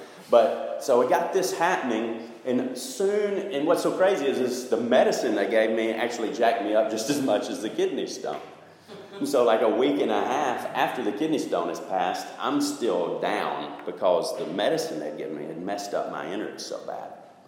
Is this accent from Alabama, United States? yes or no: yes; Alabama, United States; I grew up in Alabama, grew up Southern Baptist, and it's where I heard the gospel for the first time with my grandmother.